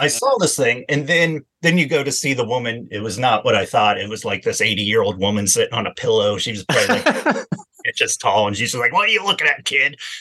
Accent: Ohio, United States; So when I was like 7 years old, I'm from Ohio. My parents take me to the Ohio State Fair

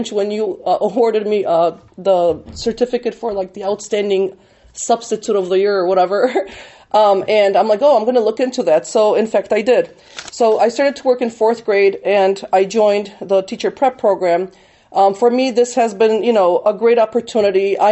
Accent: Poland; English is a second language; moved away; Originally, I'm from Poland, and you know, English is my second language

